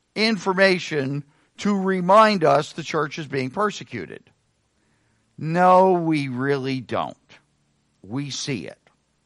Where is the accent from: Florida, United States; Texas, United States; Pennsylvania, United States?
Pennsylvania, United States; I grew up in Berks County. My family is Pennsylvania Dutch heritage.